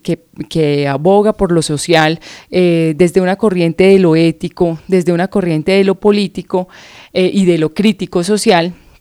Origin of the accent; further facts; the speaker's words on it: Manizales, Caldas, Colombia; yo estudié en Manizales, yo soy de Manizales